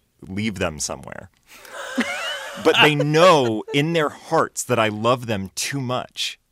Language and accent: English; Maine, United States; I grew up in Maine, and there is a very weird fascination with like the sort of playground stories that you hear about kids whose backyards are in Canada